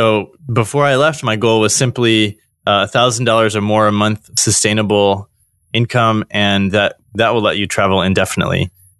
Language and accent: English; United States; now in Indonesia; especially because I'm American and I get paid in US dollars, a great exchange rate.